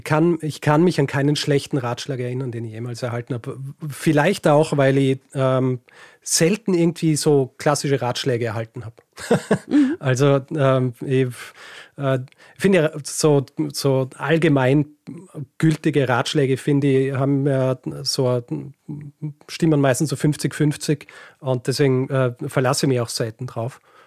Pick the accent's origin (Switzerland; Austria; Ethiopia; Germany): Austria; Ich komme ja aus Österreich und wir rechnen hier den Durchschnitt gar nicht aus.